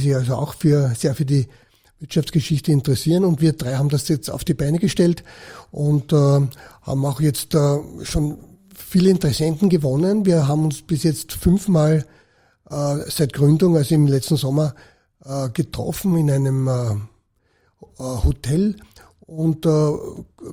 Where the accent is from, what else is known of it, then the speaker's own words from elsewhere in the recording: Baden, Lower Austria, Austria; Ja, ich stamme aus Baden bei Wien